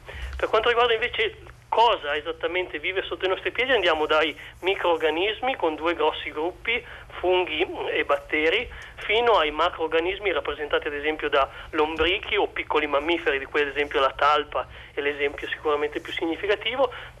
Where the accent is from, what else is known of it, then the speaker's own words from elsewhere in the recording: Piedmont, Italy; io sono piemontese, quindi nella zona delle Langhe.